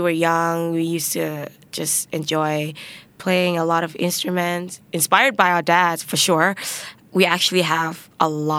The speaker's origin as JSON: {"language": "English", "region": "Phuket", "country": "Thailand", "tie": "born or raised there", "second_language": "English", "said": "I grew up in Phuket for 8 years."}